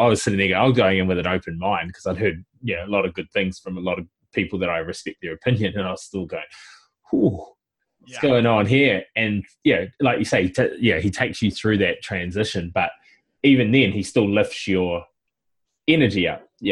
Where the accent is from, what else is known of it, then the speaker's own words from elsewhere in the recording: New Zealand; now in Australia; I mean, I'm living in Australia and I'm a Kiwi